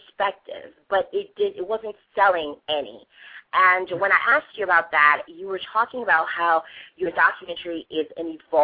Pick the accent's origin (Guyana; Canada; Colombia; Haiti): Haiti; now in United States; my parents were not born and raised in this country, and we immigrated from Haiti, and although I am American, when I'm asked if I'm African American, I often correct them if I'm Haitian American.